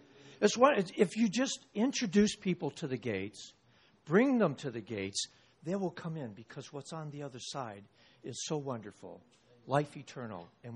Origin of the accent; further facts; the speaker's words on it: Midwest, United States; because I grew up in the Midwest and nobody had gates. Nobody had walls.